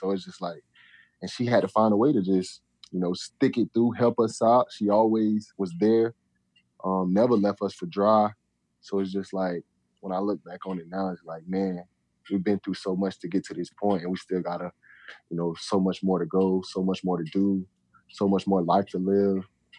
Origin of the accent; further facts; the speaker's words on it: Lakeland, Florida, United States; I say Lakeland, Florida. I got so tired of saying Lakeland, Florida, and people saying like, where is that? I just started saying like Orlando.